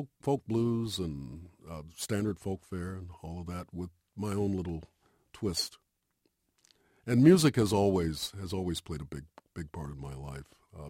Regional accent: Ann Arbor, Michigan, United States; I came out from Ann Arbor, Michigan, and I went into Robbie's Cafeteria on Telegraph Avenue in Berkeley, and I took out my guitar and I started playing

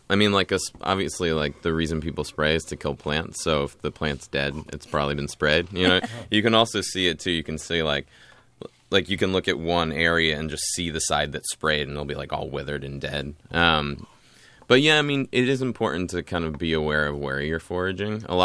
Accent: Vermont, United States; Like, I grew up in Vermont, where, like, the idea of figs growing in your backyard or lemons is, like, totally ridiculous.

